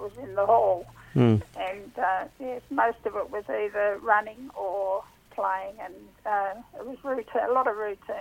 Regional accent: Hobart, Tasmania, Australia; Well, we grew up in Hobart. The family lived in Hobart

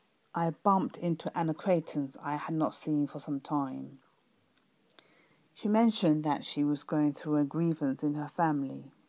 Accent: London, United Kingdom; from London, UK, and I'm going to share with you another story

